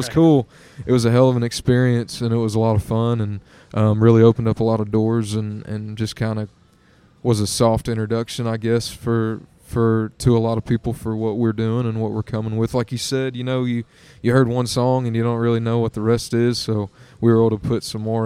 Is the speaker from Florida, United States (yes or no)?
no; Cypress, Texas, United States; I'm from Cypress, so, you know, about an hour away from me, and in Texas